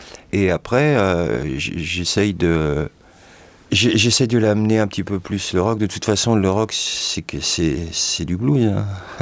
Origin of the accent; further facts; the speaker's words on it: France; je ne suis pas un noir américain. Je suis assez blanc de peau, je ne suis, premièrement, deuxièmement, je ne suis pas américain du tout. Je suis un Français d'origine maghrébine